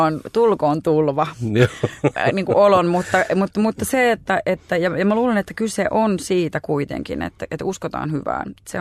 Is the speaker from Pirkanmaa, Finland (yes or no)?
no; Helsinki, Uusimaa, Finland; Asuin lapsuuteni Katajanokalla ja tuomiokirkko oli siinä, mä kävin Kaisaniemessä koulua